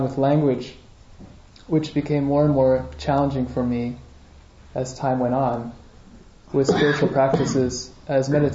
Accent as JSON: {"language": "English", "region": "Virginia", "country": "United States", "tie": "born or raised there", "said": "And I was born and raised in the Virginia, Washington, D.C. area."}